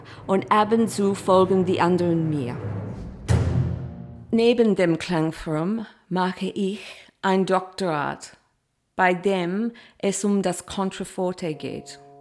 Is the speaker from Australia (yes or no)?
yes; Australia; moved away as an adult; Ich komme aus Australien. Dort habe ich ein paar Jahre in einem Orchester gespielt und dann nach Europa zu kommen